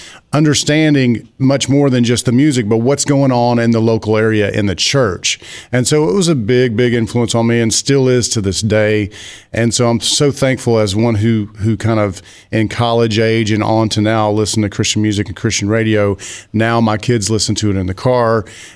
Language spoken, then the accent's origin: English; Alabama, United States; I grew up in church and I'm originally from Alabama and didn't know.